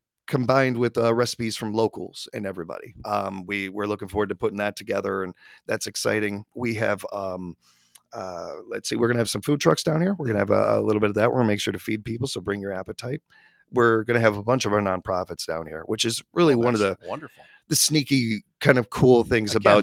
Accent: Chicago, Illinois, United States; As a Chicagoan, not rambling about Chicago sports, actually they don't mind that, because I mean, we suck, so it's all right.

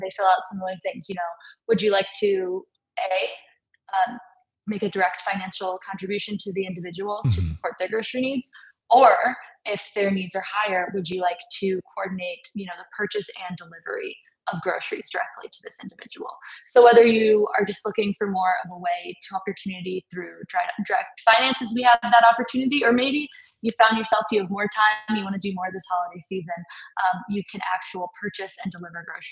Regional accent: Milwaukee, Wisconsin, United States; So I grew up in the Milwaukee area.

